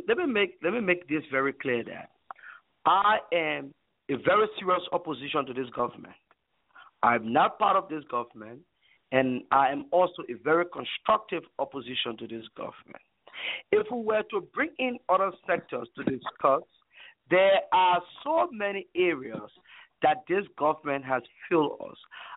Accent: Liberia; born there; Since I was born in Liberia, I never saw those things happen.

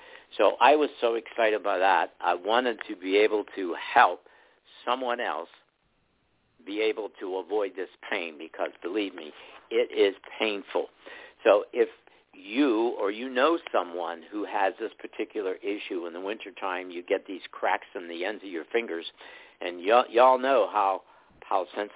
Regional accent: Greensburg, Pennsylvania, United States; I'm from Greensburg, Pennsylvania. If you know where that is, it's southwestern Pennsylvania.

